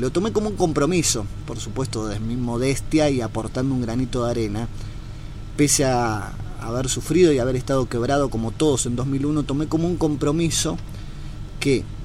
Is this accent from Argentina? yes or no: yes; Bariloche, Río Negro, Argentina; En mi caso soy de Bariloche, soy de la Patagonia, entonces tenía un conocimiento previo de los Kirchner que tenemos los que vivimos allá en el sur, ¿no?